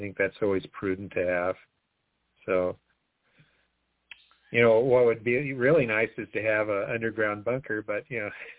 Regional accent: Hawaii, United States; Now, I grew up in Hawaii, and so, we eat saimin, which is like ramen.

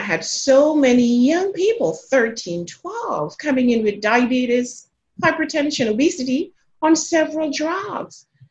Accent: Jamaica; now in United States; I live in South Texas, way down south, close to the Mexican border. I am originally from Jamaica.

